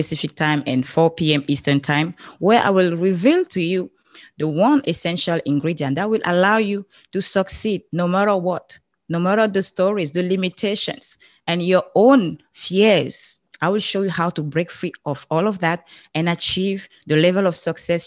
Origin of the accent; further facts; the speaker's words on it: Cameroon; I grew up in Africa. That's why you have this beautiful accent from. I'm from Cameroon.